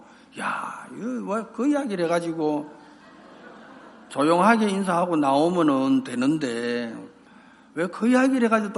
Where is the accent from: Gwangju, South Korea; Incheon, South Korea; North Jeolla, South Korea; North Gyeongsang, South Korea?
North Gyeongsang, South Korea; Gumi; 저는 구미예요. 한국 구미.